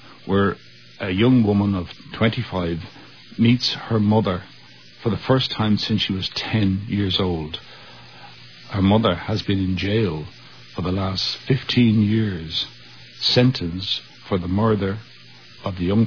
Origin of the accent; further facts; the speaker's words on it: Ireland; I said, yeah, I'm real Irish, all right.